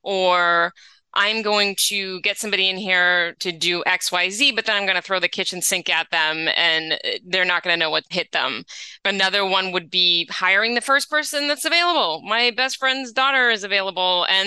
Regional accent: New England, United States; now in Los Angeles, United States; I grew up in New England, so the fall, I miss it when I'm in LA.

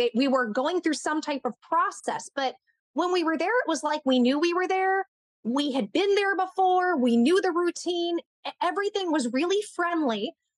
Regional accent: Blue Springs, Missouri, United States; There was one where I grew up in Blue Springs, Missouri, where right around there, Independence, Blue Springs, I saw every night.

